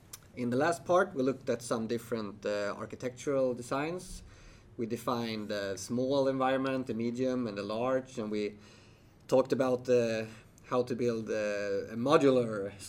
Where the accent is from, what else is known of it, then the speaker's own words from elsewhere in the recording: Sweden; And I'm a technical evangelist from Sweden, and we're all from Sweden.